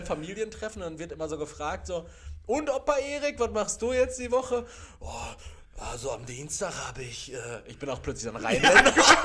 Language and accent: German; Castrop-Rauxel, North Rhine-Westphalia, Germany; born there; ich komme ja gebürtig aus Kastrop-Rauxel